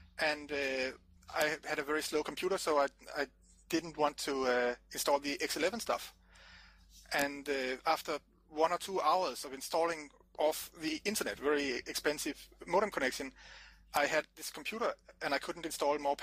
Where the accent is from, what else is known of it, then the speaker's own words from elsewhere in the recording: Denmark; I'm from Denmark.